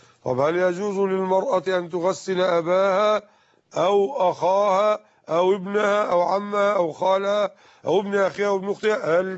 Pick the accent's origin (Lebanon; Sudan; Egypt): Egypt; كما نقول مثلا عندنا في مصر: هذا ثوب محلاوي، أو فانيلا محلاوي، أو ملاية محلاوي، نسبة إلى المحلة الكبرى لشهرتها بهذا الصنيع.